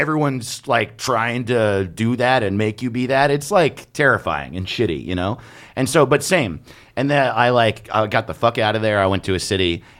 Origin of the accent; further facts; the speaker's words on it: New York, United States; because I grew up in Orange County, New York, which is like an hour north of the city.